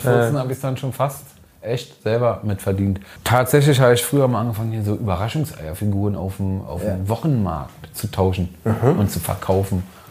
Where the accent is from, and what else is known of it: Berlin, Germany; born or raised there